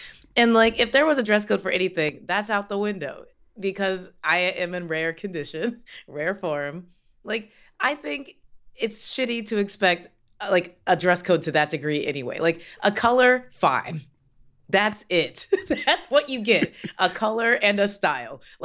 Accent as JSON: {"language": "English", "region": "Kentucky", "country": "United States", "said": "And I'm from Kentucky, so I know."}